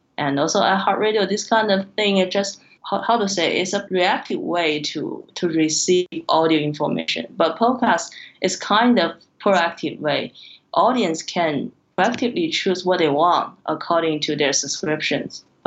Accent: Tianjin, China; I'm from Tianjin, the city nearby Beijing.

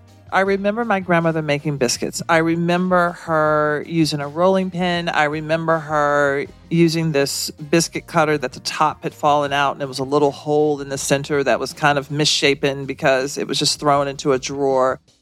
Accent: the South, United States; now in New York City, United States; It was the least I could do as a Southerner in New York City.

